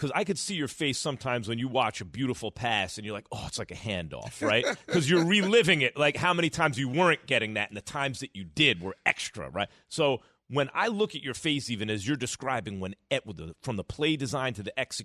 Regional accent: New York, United States; The only time we even played a tackle football in New York, like growing up in New York, is like when it snowed.

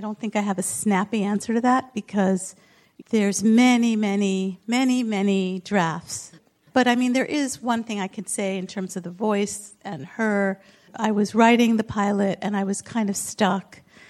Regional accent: New York, United States; If you want me to sound like I come from Long Island, I can do that instantly, but there's no real need to do that.

